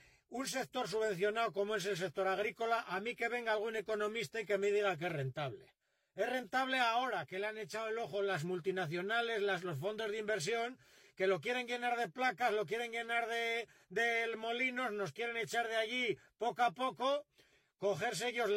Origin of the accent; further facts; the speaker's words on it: Spain; Aquí somos españoles, castellanos, leoneses o cada uno en su tierra